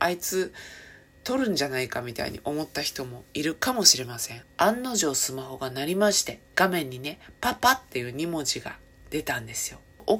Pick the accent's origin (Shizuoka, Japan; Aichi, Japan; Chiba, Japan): Chiba, Japan; 私千葉県民ですからね、馴染みがあんまりないんですよ。